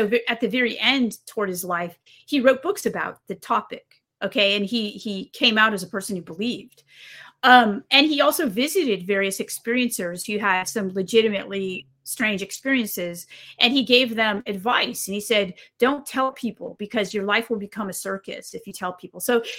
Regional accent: United States; I think because I'm such an American

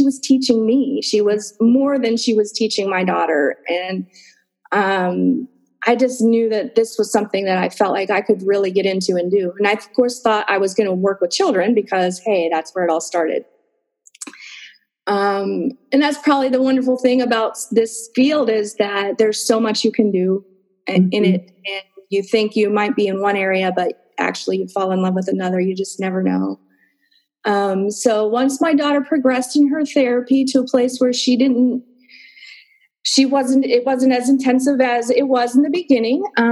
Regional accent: Pittsburgh, Pennsylvania, United States; also born and raised in the Pittsburgh area, not in the same neighborhood as me, but in the same suburb area.

